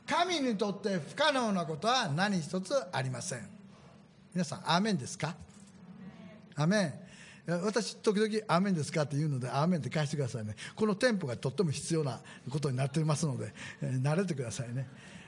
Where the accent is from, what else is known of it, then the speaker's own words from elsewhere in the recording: Kansai, Japan; now in Kanto, Japan; 関西人なんですよ、ね、から今関東におるけどね